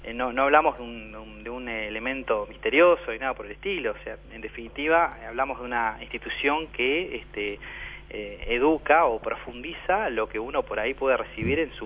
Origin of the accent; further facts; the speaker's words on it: Salto, Uruguay; Yo soy salteño y crecí yendo a clases de inglés gratis en la escuela Irán, de los masones en Salto